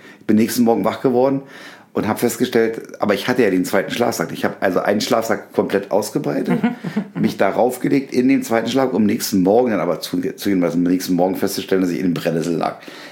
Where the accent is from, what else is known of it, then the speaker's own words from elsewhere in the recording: Berlin, Germany; Okay, wir hatten halt gewisse Privilegien als Berliner.